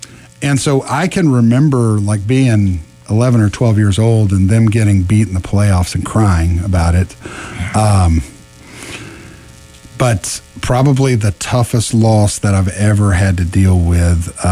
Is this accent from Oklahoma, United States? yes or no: yes; Oklahoma, United States; I told you that I'm originally from Southwest Oklahoma.